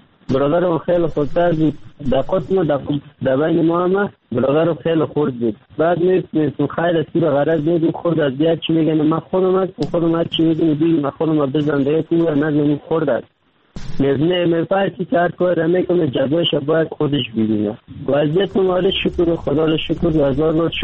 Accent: Kabul, Afghanistan; آمدم از کابل آمدم

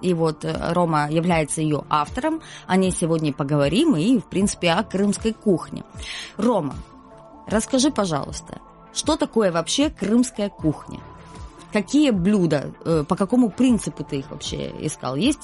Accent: Ukraine; я родом не из Крыма, а из другого региона Украины.

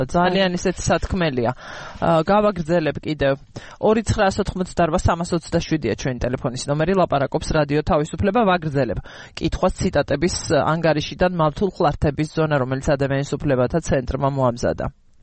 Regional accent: Abkhazia, Georgia; მე აფხაზეთიდან ვარ და დავურეკე ჩემს დას.

